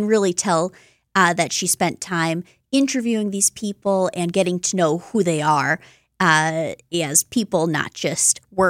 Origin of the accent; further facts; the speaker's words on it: Milwaukee, Wisconsin, United States; I'm Milwaukee born, so I think I have to say that the Wisconsin portrait, rep my home state